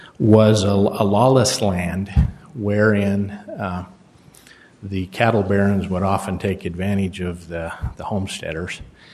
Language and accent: English; Green River, Wyoming, United States; now in Cheyenne, United States; I'm an attorney here from Cheyenne, Wyoming. I'm representing the appellant in this matter, MK. I grew up in Green River in the early 60s, Wild West